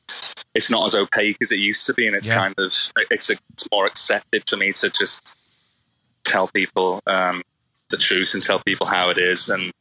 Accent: Liverpool, North West England, United Kingdom; And I don't think we sound particularly like we're from Liverpool.

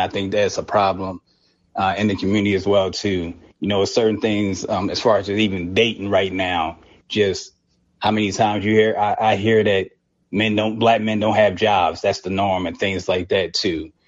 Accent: Philadelphia, Pennsylvania, United States; I just think, because I'm from Philadelphia

